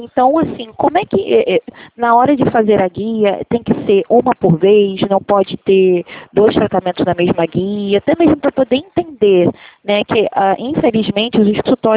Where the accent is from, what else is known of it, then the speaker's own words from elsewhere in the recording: Rio de Janeiro, Brazil; Sou do Rio de Janeiro.